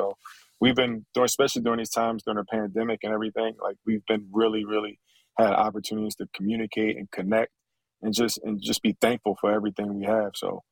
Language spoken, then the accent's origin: English; Philadelphia, Pennsylvania, United States; you know, we've been through so much together, you know, just growing up in Philly, competing against each other, playing with one another.